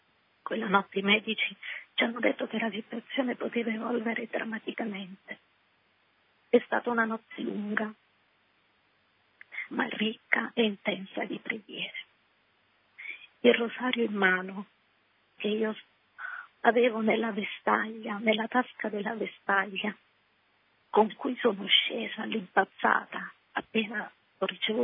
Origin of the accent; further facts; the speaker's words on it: Bari, Apulia, Italy; now in Rome, Italy; Noi siamo di Bari, sì.